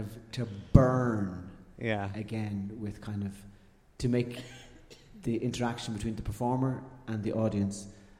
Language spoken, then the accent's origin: English; Ireland; As an Irishman